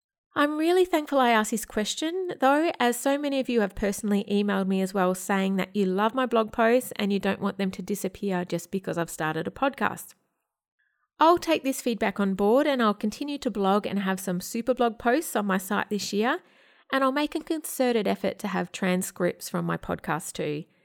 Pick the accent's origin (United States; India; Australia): Australia; This didn't surprise me either, since like attracts likes, and I'm Australian in that age bracket too.